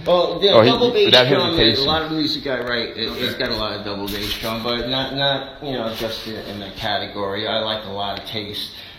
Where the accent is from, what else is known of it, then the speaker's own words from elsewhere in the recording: New York, United States; Hey man, I'm from New York, man.